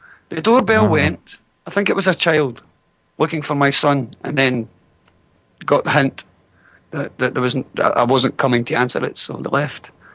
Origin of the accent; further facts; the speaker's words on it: Scotland, United Kingdom; I'm Scottish, through and through.